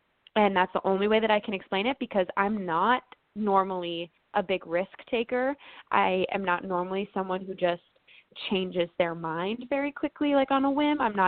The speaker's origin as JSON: {"language": "English", "region": "Minnesota", "country": "United States", "tie": "born or raised there", "said": "growing up in Minnesota, there weren't really things to just go and do."}